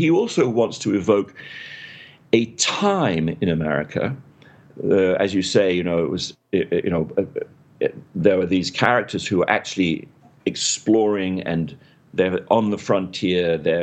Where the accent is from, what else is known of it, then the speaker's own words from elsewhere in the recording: England, United Kingdom; as an Englishman, I would naturally call Victorian